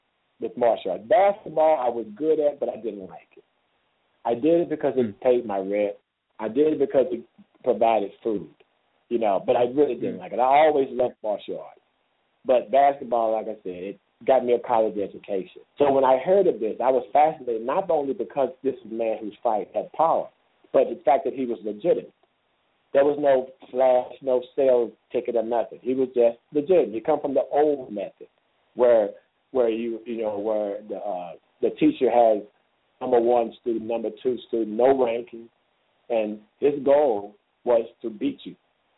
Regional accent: Missouri, United States; So I said, no, I'm from the Show Me State.

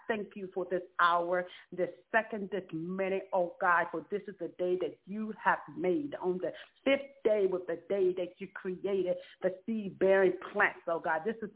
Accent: Lafayette, Louisiana, United States; I'm from Lafayette, Louisiana.

